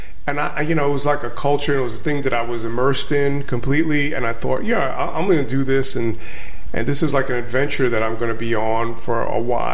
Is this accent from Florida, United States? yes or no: no; Brooklyn, New York, United States; Yeah, originally I'm from Crown Heights, Brooklyn.